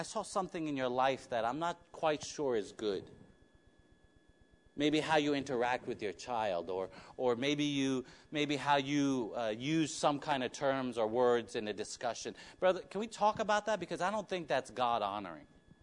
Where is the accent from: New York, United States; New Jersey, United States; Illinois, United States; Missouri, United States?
New York, United States; As I grew up in New York, we go to apartments and you can't even sit.